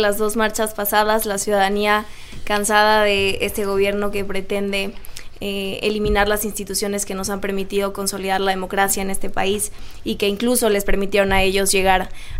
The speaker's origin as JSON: {"language": "Spanish", "region": "Michoacán", "country": "Mexico", "said": "Del estado de Michoacán, donde en 2021 padecimos terribles las elecciones"}